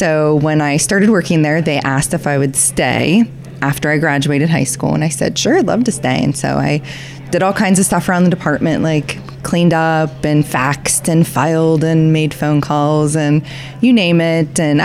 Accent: Kensington, Ohio, United States; I'm from Kensington, Ohio.

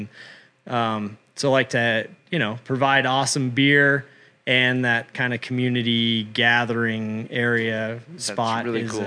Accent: Colorado, United States; that's, you know, I grew up in Colorado

